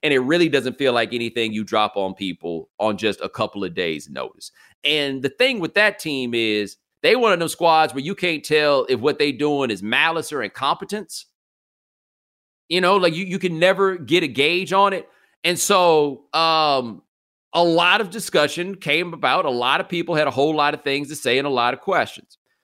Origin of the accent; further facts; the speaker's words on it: Texas, United States; but I'm from Texas, so that just sounds like a kind of thing that people do.